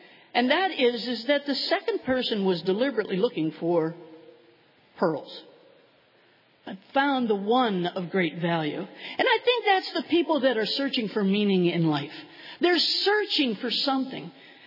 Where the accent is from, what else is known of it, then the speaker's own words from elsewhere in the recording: Pennsylvania, United States; Now you know I'm not from New England, so maybe it's just the southwestern Pennsylvania sayings, but we used to say, finders keepers, losers weepers.